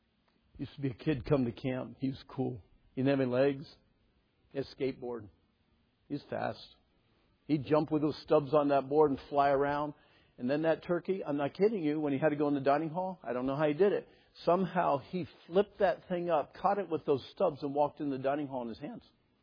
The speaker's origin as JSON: {"language": "English", "region": "Pennsylvania", "country": "United States", "tie": "born or raised there", "said": "When I was a kid, I grew up in Pennsylvania, and there were a lot of coal mines"}